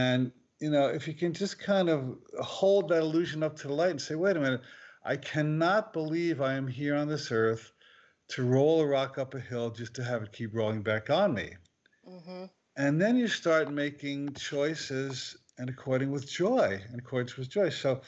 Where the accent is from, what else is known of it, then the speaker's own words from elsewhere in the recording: New Jersey, United States; because I grew up in New Jersey, and the idea is that if you want something, you just annoy people until they give it to you.